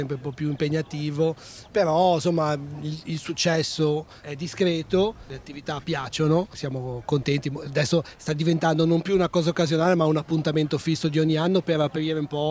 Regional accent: Genoa, Liguria, Italy; Peraltro io non sono qua di Bergeggi, sono di Genova.

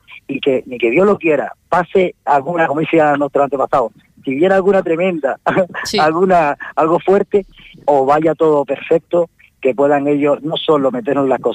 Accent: Canary Islands, Spain; porque soy majorero

